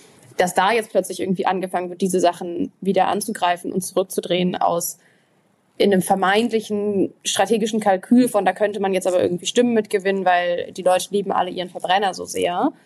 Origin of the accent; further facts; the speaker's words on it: Berlin, Germany; Ich bin in Berlin aufgewachsen.